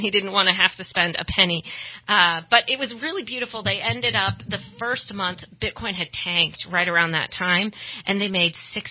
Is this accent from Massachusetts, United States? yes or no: no; Fort Worth, Texas, United States; So as you know, I'm from Fort Worth.